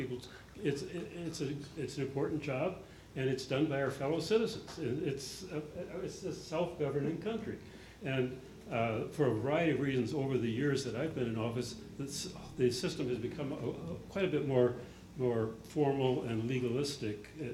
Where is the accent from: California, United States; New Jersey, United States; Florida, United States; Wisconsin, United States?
Wisconsin, United States; Fond du Lac; here in Wisconsin, La Crosse, and Fond du Lac, my hometown